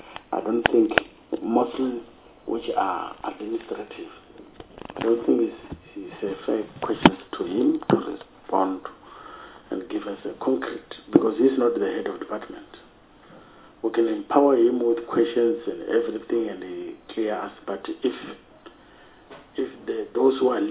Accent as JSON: {"language": "English", "region": "Limpopo", "country": "South Africa", "said": "So I'm from Venda also."}